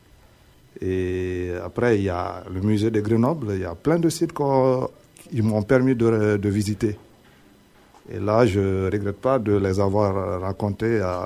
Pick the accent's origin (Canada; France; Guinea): Guinea; Je suis guinéen.